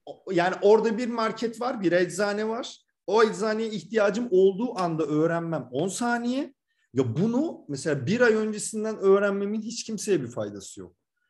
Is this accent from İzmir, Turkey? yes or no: no; Ankara, Turkey; ben bir Ankaralı olarak bir kere bile binmedim hiçbirine.